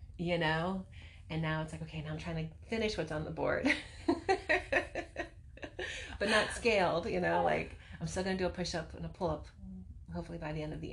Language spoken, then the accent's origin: English; Florida, United States; Yeah, so the turtle and the beachiness, and I'm from Florida.